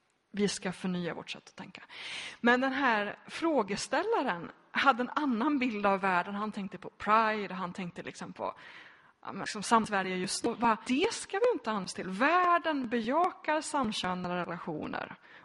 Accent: Donsö, Västra Götaland County, Sweden; På Donse där jag kommer ifrån. En väldigt frikyrklig Göteborgs skärgård.

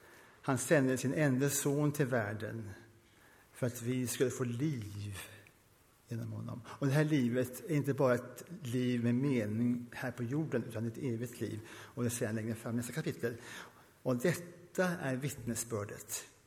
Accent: India; Mina föräldrar var missionärer i Indien, jag växte upp i Indien.

